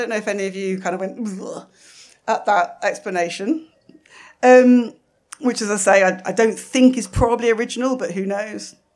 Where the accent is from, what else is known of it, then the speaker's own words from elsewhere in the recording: East Midlands, United Kingdom; I come from Lincolnshire, so I was very excited.